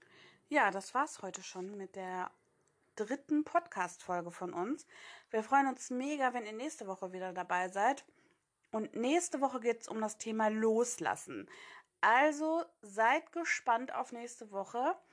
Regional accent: Gelsenkirchen, North Rhine-Westphalia, Germany; ich komme aus Gelsenkirchen.

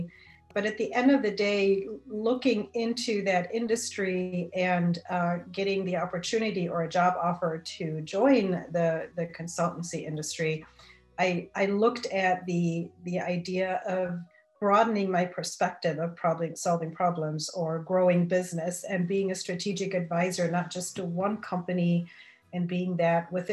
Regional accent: Germany; I grew up in Germany. So I studied at the Technical University of Karlsruhe in Germany.

